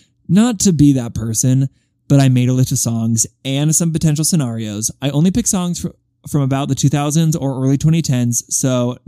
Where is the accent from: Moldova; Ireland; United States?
Ireland; I'm actually a little over an hour from Derry, where … himself is from, though I'm from the Republic